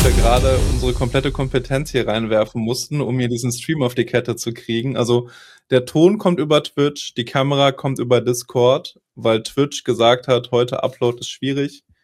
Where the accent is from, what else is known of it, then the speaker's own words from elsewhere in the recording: Düsseldorf, North Rhine-Westphalia, Germany; weil ich bin halt ein Junge aus Düsseldorf. Ja? Ein Junge von der Straße. Ich bin am Fliesentisch groß geworden.